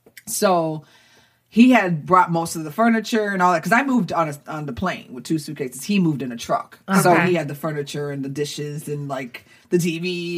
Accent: Detroit, Michigan, United States; now in Rochester, United States; So how I got from Michigan to Rochester is by way of Buffalo. Mm-hmm. So I was in Detroit working at my childhood station

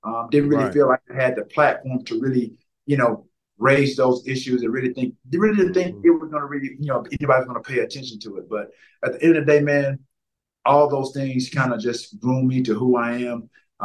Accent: the South, United States; Growing up in the South, Jalen, you played with a number of athletes.

